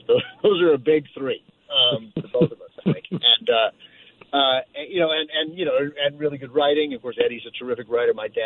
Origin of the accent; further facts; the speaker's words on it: Washington, District of Columbia, United States; I settled on the Oakland A's while growing up in Washington, D.C.